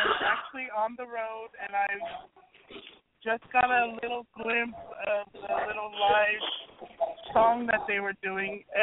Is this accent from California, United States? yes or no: yes; California, United States; Because I'm actually from California myself, so I would like to come out and see you guys live.